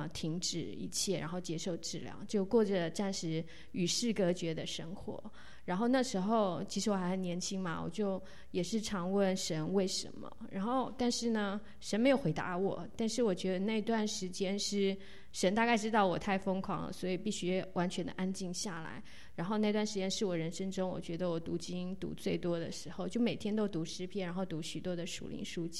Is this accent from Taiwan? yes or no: yes; Taiwan; now in Houston, United States; 因为他从国内来，我从台湾来，我们在这世界上不可能相遇，当然现在已经通了，以前是不通的。然后呢我们呢同样都来到美国，都来到 Houston， 但是呢我是在德州大学休斯顿分校